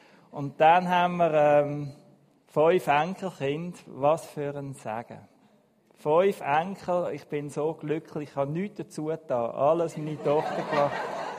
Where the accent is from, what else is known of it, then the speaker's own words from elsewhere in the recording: Muri, Aargau, Switzerland; Damals in Bainwil am See, oder beziehungsweise in Muri haben wir da gewohnt, im Aargau, ich bin im Aargau aufgewachsen. Ich fühle mich aber seit jeher als Zürcher, weil mein Vater ist ein Stadtzürcher gewesen, und im Aargau bin ich immer der Zürcher gewesen.